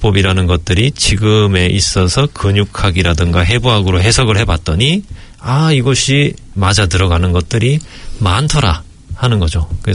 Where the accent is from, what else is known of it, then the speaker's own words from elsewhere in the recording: South Korea; 저희는 한국 사람이니까